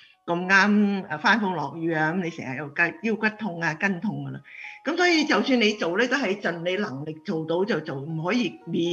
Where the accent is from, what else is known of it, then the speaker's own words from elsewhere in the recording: Hong Kong; 但係如果真正廣東嘅人講嘢咧，同我哋香港人講嘅又唔同嘅喎。